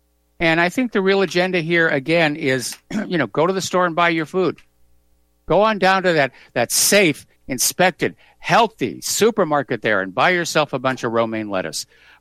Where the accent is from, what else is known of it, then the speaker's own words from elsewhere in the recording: New England, United States; also born or lived in Washington State; Now, back when Clara and I lived in Washington State, it was a lot like growing up in New England.